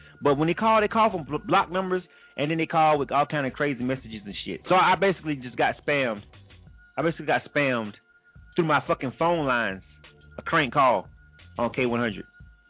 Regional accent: Panama City, Florida, United States; she used to be an on-air personality back in my hometown in Panama City.

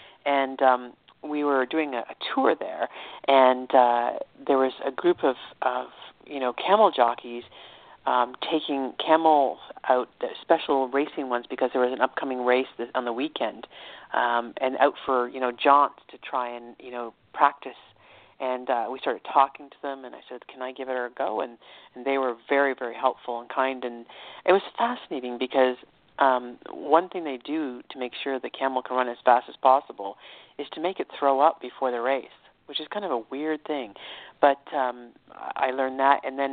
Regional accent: Toronto, Ontario, Canada; born there; I was born in Toronto, Canada, right? But I've lived all over, and I continue to travel extensively.

